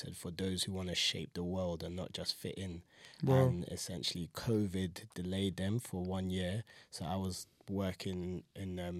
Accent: London, United Kingdom; I'm 28. I'm from South London originally, living in East

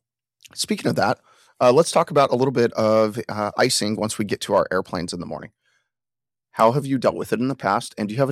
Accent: California, United States; Carson, I'm from California. It always feels like Christmas without snow.

